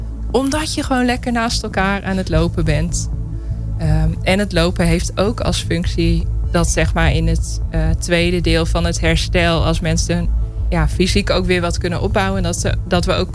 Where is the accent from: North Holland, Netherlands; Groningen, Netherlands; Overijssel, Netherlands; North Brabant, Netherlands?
Groningen, Netherlands; Leek; Ik kom uit Leek.